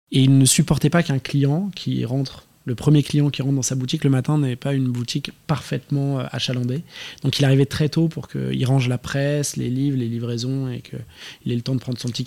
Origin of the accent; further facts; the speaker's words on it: Paris, Île-de-France, France; born there; parce que mon père était d'origine bretonne. Et dans la génération avant, ma grand-mère aussi. Mais moi, je suis né à Paris.